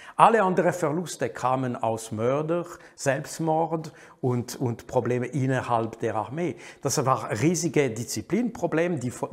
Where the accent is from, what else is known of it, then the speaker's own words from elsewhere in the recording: Switzerland; ich bin Schweizer, aber sehr nah an der französischen Kultur, weil meine Familie ist auch französisch.